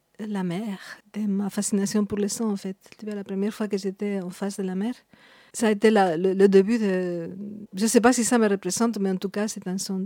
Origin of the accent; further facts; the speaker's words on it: Madrid, Community of Madrid, Spain; born there; French is a second language; Je suis née à Madrid. Et ma famille venait du nord de l'Espagne, de Burgos. Depuis très petite, j'avais la sensation que je n'allais pas rester en Espagne.